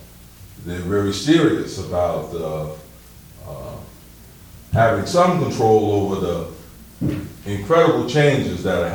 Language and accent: English; Bedford-Stuyvesant, New York, United States; Now I grew up in Bedford-Stuyvesant